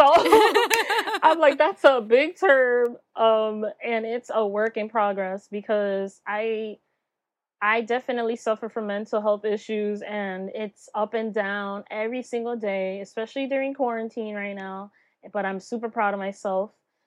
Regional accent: New York, United States; And here growing up in New York, you know, Latinas, like you just mentioned, it was like

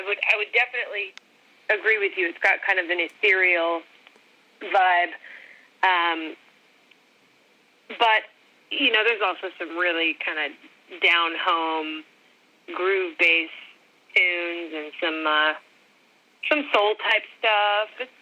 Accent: United States; I'm American, and we've had a pretty earth-shattering, you know, election and presidential campaign

